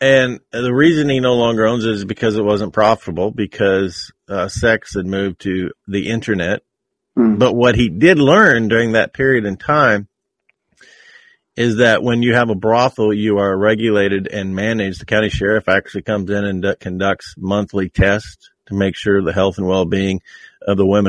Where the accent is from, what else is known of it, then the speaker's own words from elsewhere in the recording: Nebraska, United States; in my home state of Nebraska